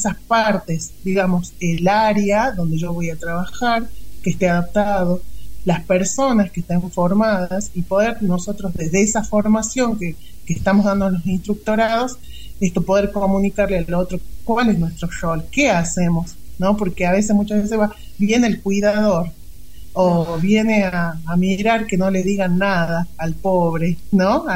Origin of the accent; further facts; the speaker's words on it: La Rioja, Argentina; yo soy de La Rioja y yo lo hacía presencial